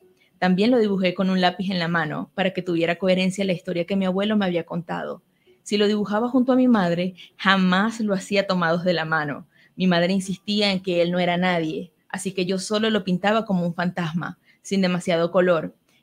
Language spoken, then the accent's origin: Spanish; Cabimas, Zulia, Venezuela; accent: Zulian voseo; Entonces estaba muy pendiente de la correctora, que ella entendiera también cómo hablábamos la gente de Cabimas, ¿no? Con esta J ahí medio atravesada caribeña.